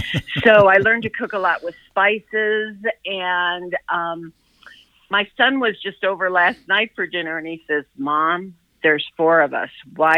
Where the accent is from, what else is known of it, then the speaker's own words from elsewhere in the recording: Chicago, Illinois, United States; moved away as an adult; I'm originally from Chicago, moved out here when I got married.